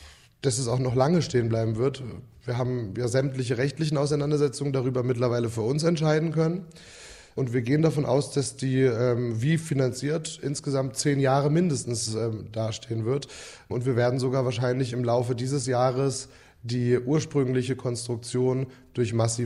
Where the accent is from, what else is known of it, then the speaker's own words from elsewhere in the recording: Frankfurt, Hesse, Germany; Ich bin ja Frankfurter ursprünglich.